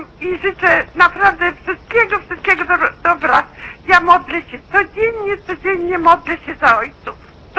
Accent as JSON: {"language": "Polish", "town": "Grodno", "region": "Grodno Region", "country": "Belarus", "moved": "yes", "lives_now": "Wałcz, Poland", "said": "Ja jestem właśnie z Grodna pochodzę. No mam już 84 lata"}